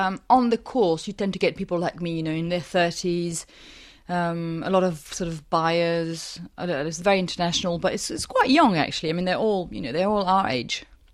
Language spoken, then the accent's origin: English; France; You know, I'm from France. I joined the wine trade 5 years ago.